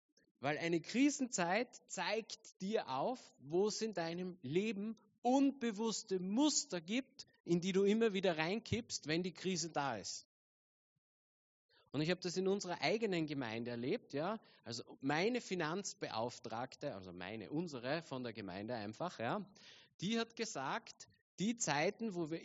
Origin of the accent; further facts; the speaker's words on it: Austria; Davon haben wir Österreicher jahrelang profitiert.